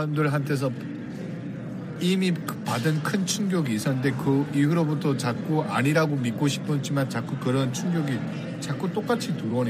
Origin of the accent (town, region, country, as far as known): North Korea; born or raised there; now in South Korea